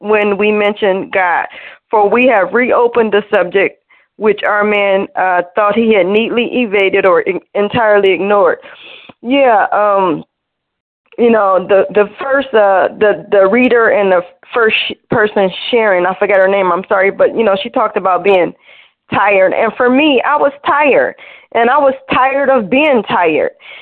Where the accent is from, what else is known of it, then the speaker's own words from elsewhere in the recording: Cleveland, Ohio, United States; I'm from Cleveland, and I'm a recovered compulsive overeater.